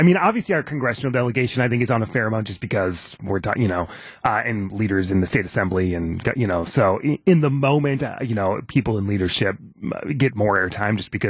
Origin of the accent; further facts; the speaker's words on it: Duluth, Minnesota, United States; I'm from the Duluth area.